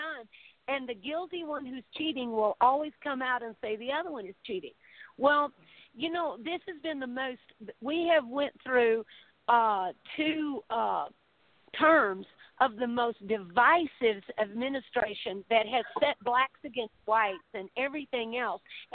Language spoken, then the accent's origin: English; Texas, United States; being a Texan and knowing that Cruz was a good constitutional lawyer